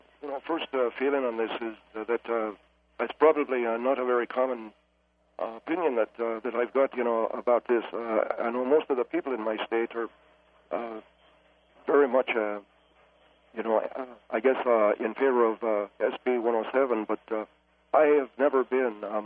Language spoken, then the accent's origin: English; County Meath, Ireland; now in United States